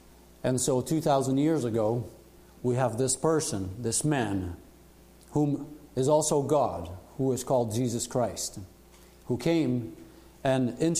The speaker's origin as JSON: {"language": "English", "region": "Quebec", "country": "Canada", "tie": "born or raised there", "also_born_or_lived": "Ontario", "said": "I was deported out of Ontario at the age of 3 days. And they said, you go to Quebec because you don't belong here. So I grew up on the other side of the fence. So I speak a strange language sometimes called Fringlish. It's French and English."}